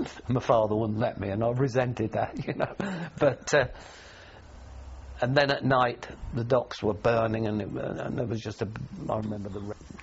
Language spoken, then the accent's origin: English; London, United Kingdom; I was brought up in London. It was a bit of a tough area.